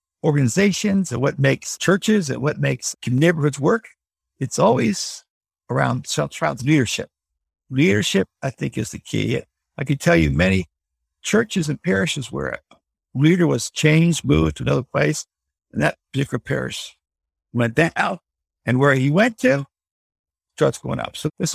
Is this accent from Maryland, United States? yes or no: yes; Bethesda, Maryland, United States; I grew up in Bethesda. A lot of country clubs around there.